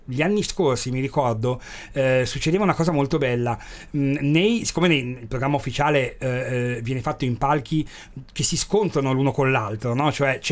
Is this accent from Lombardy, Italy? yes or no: yes; Milan, Lombardy, Italy; Io sono di Affori